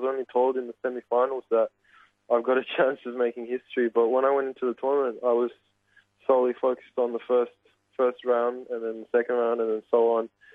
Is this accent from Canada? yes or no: no; Alicante, Valencian Community, Spain; also born or lived in Sydney / Dubai; now in Marbella, Spain; And then we moved to Spain, and I've been living in Spain ever since. I lived in Alicante for 5 years, and then 2 years ago I moved down south to Marbella.